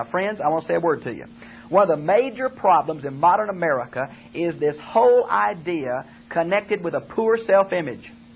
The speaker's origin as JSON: {"language": "English", "country": "United States", "said": "and I thank God for it, and I'm happy I'm American"}